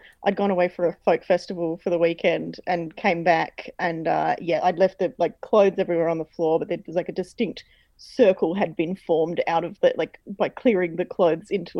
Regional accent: Fremantle, Western Australia, Australia; born there; I was born in Fremantle, so I was born there. I'm allowed to say whatever I like about it.

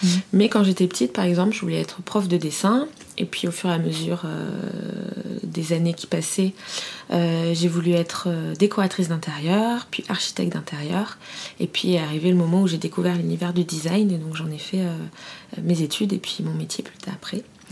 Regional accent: Fontainebleau, Île-de-France, France; also born or lived in Paris; Alors, je suis née à Paris, mais à 5 ans, j'ai emménagé à Fontainebleau

